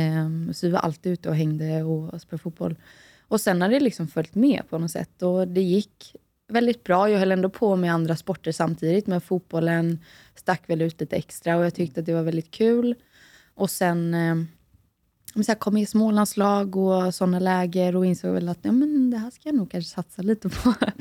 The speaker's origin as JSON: {"language": "Swedish", "town": "Oskarshamn", "region": "Kalmar County", "country": "Sweden", "tie": "born or raised there", "also_born_or_lived": "Gothenburg", "said": "jag är född i Göteborg, men där bodde jag ju till jag var liksom 2 år gammal. Så det kommer jag ju knappt ihåg. Och sen flyttade vi till Oskarshamn och blev kvar där fram till gymnasiet. Då flyttade jag till Växjö i fotbollsgymnasiet."}